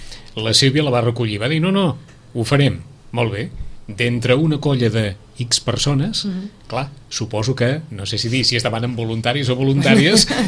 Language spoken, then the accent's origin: Catalan; Sitges, Catalonia, Spain; som de Sitges, tothom es coneix a tothom